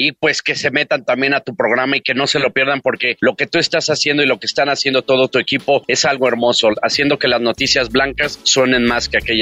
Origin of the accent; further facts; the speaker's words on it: Mexico; Bien mexicanos, bien compartidos, bien sensibles, bien conscientes de lo que está pasando.